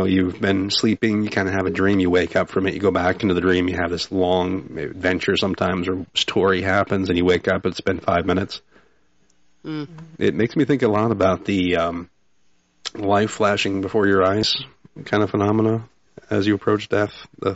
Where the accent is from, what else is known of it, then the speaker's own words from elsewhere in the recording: South Dakota, United States; Back where I grew up in South Dakota, 40,000 was like a big city that you'd travel to go to the mall and stuff.